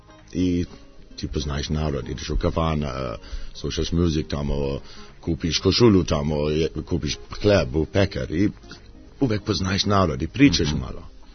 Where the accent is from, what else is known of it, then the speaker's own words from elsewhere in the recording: Johannesburg, Gauteng, South Africa; born there; Serbian is a second language; Ja sam rođen u Južnoj Africi, u Johannesburg.